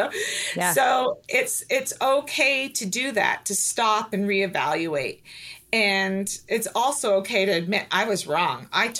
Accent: Canada; now in United States; I was practicing in the States for 25 years. I'm originally from Canada and actually moved home at the time of COVID

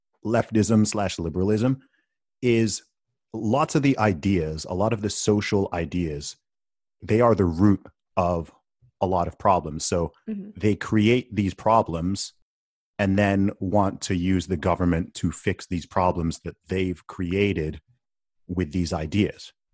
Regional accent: Saudi Arabia; When I tell people I grew up in Saudi Arabia

